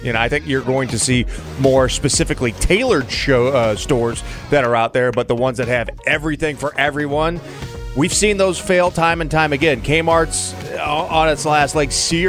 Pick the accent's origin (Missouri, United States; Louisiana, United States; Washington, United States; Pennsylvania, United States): Missouri, United States; St. Louis; Like, the highway I grew up in St. Louis, Highway 70, has been under construction for my entire life.